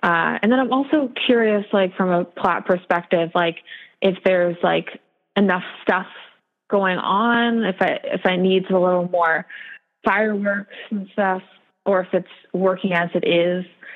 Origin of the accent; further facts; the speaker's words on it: Ardmore, Pennsylvania, United States; And I said, you know, I'm from Ardmore, PA.